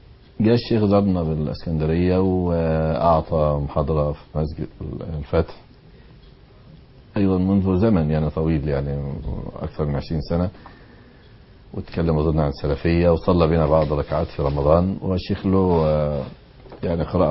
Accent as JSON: {"language": "Arabic", "town": "Alexandria", "region": "Alexandria Governorate", "country": "Egypt", "said": "اللي هو خيم الدعوة عندنا في اسكندرية"}